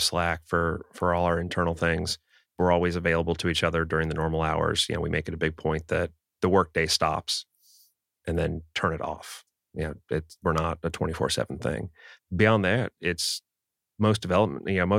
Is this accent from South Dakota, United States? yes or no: no; Boston, Massachusetts, United States; born there; also born or lived in Pittsburgh; We were in Pittsburgh at the time, but I was born in Boston.